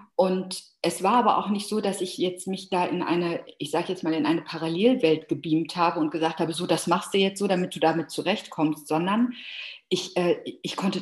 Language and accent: German; Dortmund, North Rhine-Westphalia, Germany; Wir kommen beide aus Dortmund